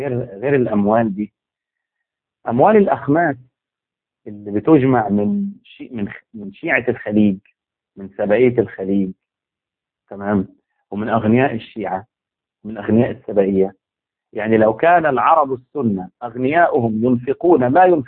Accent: Algeria; نفس الشيء عندنا في الجزائر حسن الوحيدة حاليا

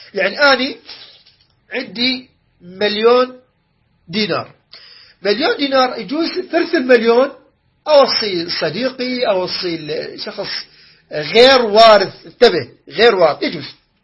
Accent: Iraq; عندنا في العراق نقول أبري الذمة

